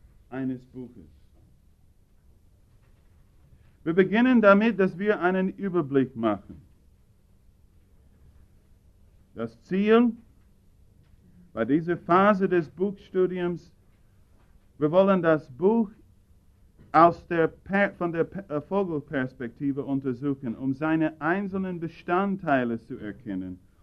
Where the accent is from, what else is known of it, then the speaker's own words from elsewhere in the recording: United States; accent: American; German is a second language; wie ich die deutsche Sprache mit meinem amerikanischen Akzent schlachte